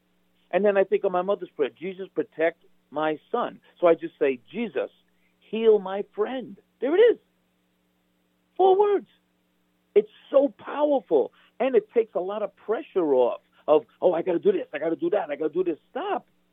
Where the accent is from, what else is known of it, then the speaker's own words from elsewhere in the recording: New Jersey, United States; How you doing? I'm from New Jersey.